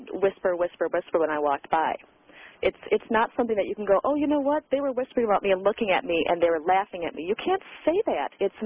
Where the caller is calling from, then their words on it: La Crosse, Wisconsin, United States; Hello. I'm actually calling from La Crosse.